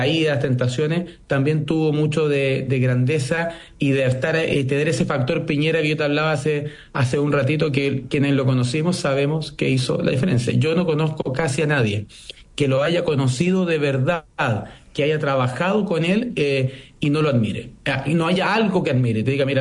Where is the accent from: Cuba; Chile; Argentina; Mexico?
Chile; va a haber cosas que nos hacen sentir orgullosos como chilenos